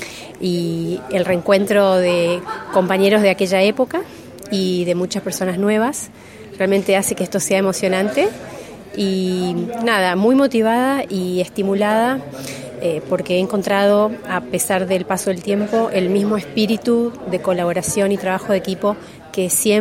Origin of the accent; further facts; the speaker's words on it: Puerto Rico, Misiones, Argentina; En realidad soy de Misiones, de Puerto Rico